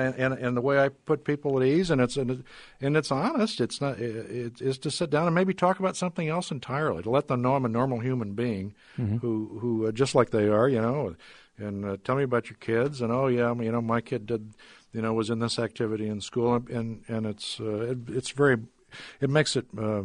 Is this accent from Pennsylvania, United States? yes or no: no; Oakville, Iowa, United States; In 2008, my hometown flooded. The levee west of the town of Oakville broke, and the next day I was on a an airplane with a registered photographer, and we overflew the town, and I was and seeing the little town I grew up